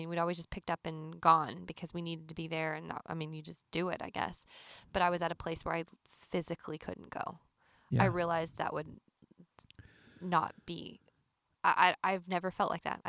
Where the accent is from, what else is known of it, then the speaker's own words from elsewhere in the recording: Canada; now in Nashville, United States; I mean, I'm Canadian